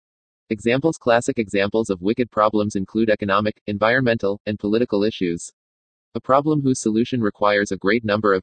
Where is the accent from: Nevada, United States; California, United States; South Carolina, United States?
California, United States; San Bernardino; You all know who I am before I walk back into my hometown of San Bernardino, CA.